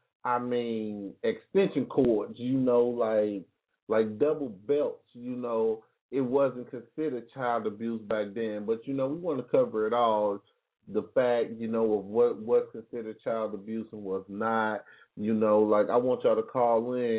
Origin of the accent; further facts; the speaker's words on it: the South, United States; Me personally, I'm from the South, you know, so well.